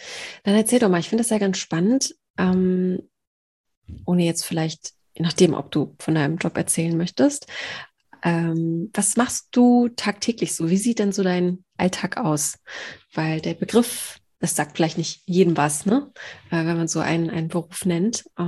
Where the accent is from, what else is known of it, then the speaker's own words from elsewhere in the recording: North Rhine-Westphalia, Germany; Ich komme aus dem Ruhrgebiet.